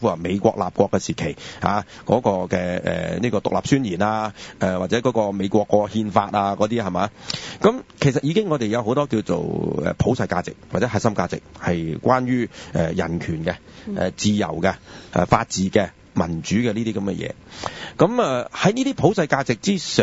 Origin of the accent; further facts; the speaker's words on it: China; 雖然我自己身為中國人